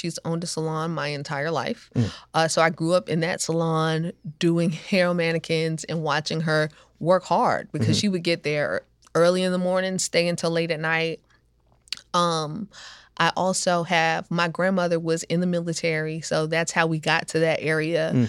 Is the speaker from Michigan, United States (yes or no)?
no; Hampton, Virginia, United States; I grew up in Hampton, Virginia. You know, it's a military town. So we've got a little sprinkle of everybody from everywhere.